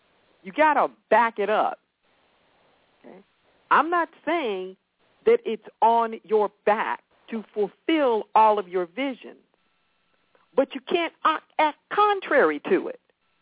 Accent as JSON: {"language": "English", "town": "Los Angeles", "region": "California", "country": "United States", "tie": "born or raised there", "said": "I grew up in Los Angeles, and just a few blocks from my house is one of the biggest Pentecostal churches in the world."}